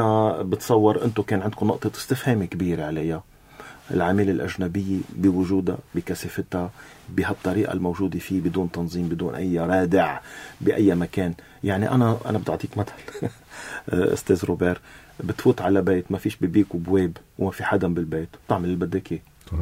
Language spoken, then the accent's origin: Arabic; Lebanon; نحن كلبنانيين